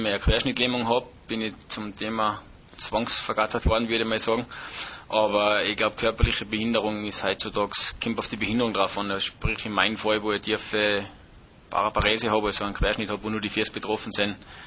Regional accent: Salzburg, Austria; Ich bin im Salzburger Lungau aufgewachsen

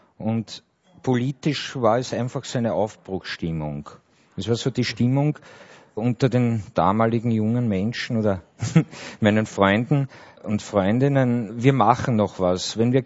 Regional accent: Vienna, Austria; Naja, ich bin in einer Zeit in Wien aufgewachsen

